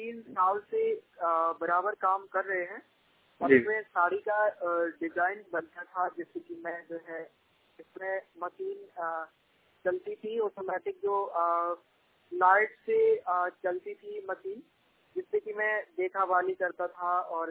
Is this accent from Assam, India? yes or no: no; Samthar Bamba, Uttar Pradesh, India; Sir, तो यहीं पे रहते हैं हम, समथर बम्बा में।